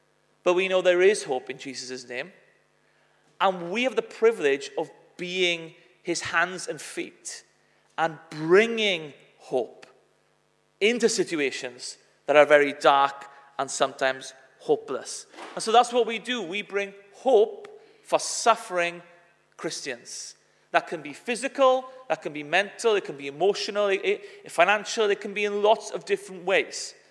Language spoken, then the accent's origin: English; Wales, United Kingdom; accent: Welsh; As you can tell, my accent is a Welsh one. However, I feel very much at home in Kent, as I am half Kentish, with my mother being from Dartford